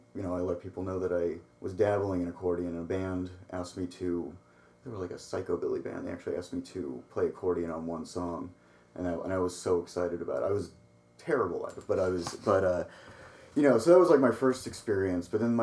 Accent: New York, United States; I'm a Jew from New York. Do I really need an agent?

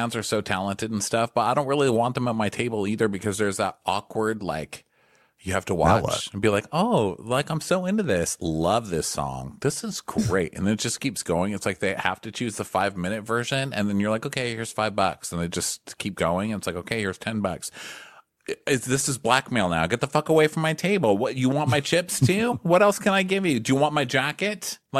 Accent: El Paso, Texas, United States; Actually had them at some of my birthday parties growing up, believe it or not, because I grew up in El Paso.

